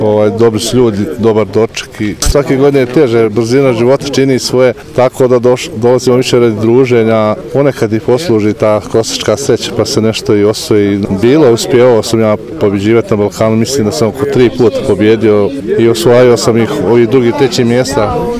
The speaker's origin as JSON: {"language": "Serbian", "town": "Bosanski Petrovac", "region": "Federation of Bosnia and Herzegovina", "country": "Bosnia & Herzegovina", "said": "dolazim iz Boskog Petrovca, selo Smoljene."}